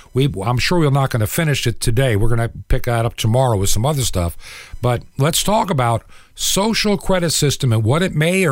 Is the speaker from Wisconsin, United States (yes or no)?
no; New York, United States; No offense. I am from New York.